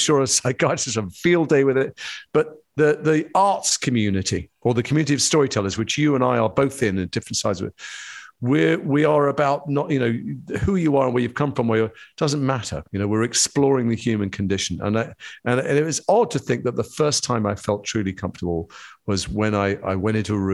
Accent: Edgware, London, United Kingdom; in the community I grew up in Edgware, and then going to university

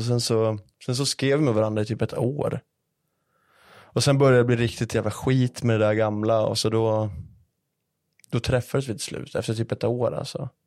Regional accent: Solna, Stockholm County, Sweden; also born or lived in Uppsala; Alltså jag är född här i Stockholm, i Solna. Och sen när jag var 14 år flyttade vi till mellan Gävle och Uppsala. Så jag har gått i skolan i Uppsala.

